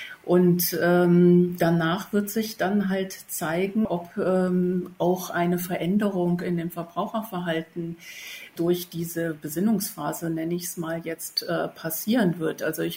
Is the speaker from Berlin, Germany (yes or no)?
yes; Berlin, Germany